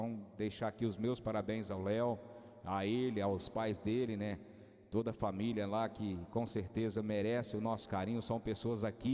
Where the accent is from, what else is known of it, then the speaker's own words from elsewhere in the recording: Carneirinho, Minas Gerais, Brazil; Então nunca tive vergonha de dizer que sou morador de Carneirinho. Nunca precisei mudar o nome da minha cidade para vangloriar ou para falar que morava em cidade grande, porque, como eu digo, o orgulho que eu tenho é dizer que sou daqui